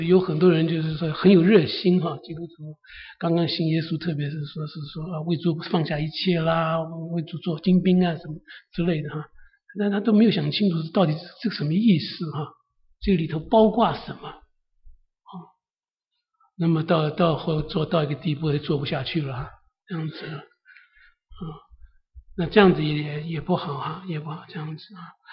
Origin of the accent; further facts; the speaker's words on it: China; 我们中国人习惯是说是孩子犯错的时候我们有的时候把他们讲的一文不值